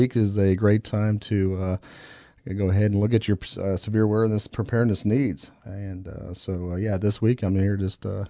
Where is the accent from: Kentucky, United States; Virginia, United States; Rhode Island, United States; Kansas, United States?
Kansas, United States; I'm originally from Kansas, absolutely.